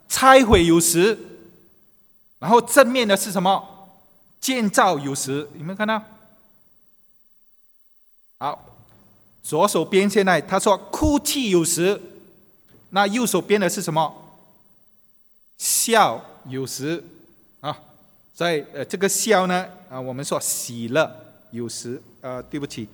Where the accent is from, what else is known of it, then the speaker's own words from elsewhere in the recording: China; 所以我们中国人说，人呢有生老病死